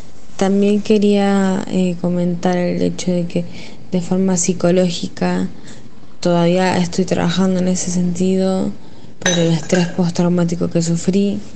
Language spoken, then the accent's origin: Spanish; Villa de Mayo, Buenos Aires Province, Argentina; tengo 19 años y soy de Villa de Mayo.